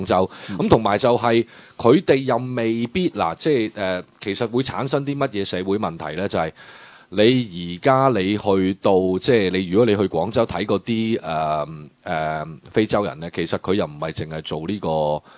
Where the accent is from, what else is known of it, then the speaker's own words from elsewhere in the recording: Hong Kong; 我哋香港人會捐窿捐啊屌住東莞我哋頂得住，因為我哋啲爸爸媽媽可能已經都係家鄉都係東莞